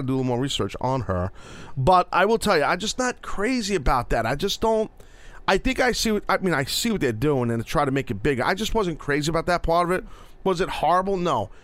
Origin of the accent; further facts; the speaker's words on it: Brooklyn, New York, United States; I'm not a star, but I'm from Brooklyn.